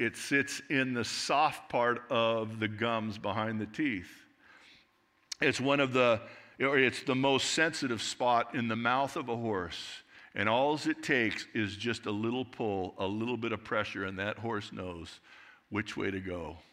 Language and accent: English; Glendora, California, United States; I'm from Southern California, and in fact, the area that I grew up in Glendora, California